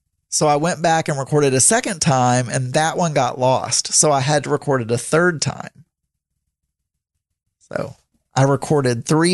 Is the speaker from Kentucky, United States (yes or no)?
no; Arkansas, United States; I'm from Arkansas.